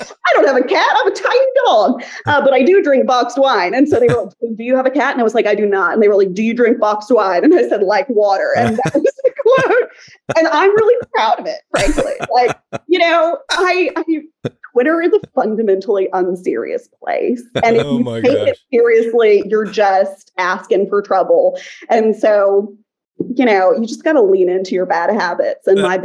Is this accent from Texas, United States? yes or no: yes; Texas, United States; So I'm from Texas. I love Texas. And I wanted to live in Texas.